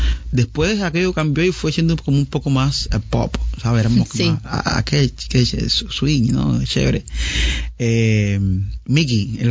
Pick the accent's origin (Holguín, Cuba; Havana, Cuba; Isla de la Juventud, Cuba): Havana, Cuba; yo soy un habanero, nací en La Habana